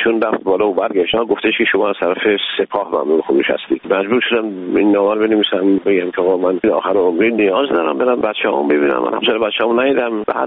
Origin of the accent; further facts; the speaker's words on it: Iran; من یه ایرانی هستم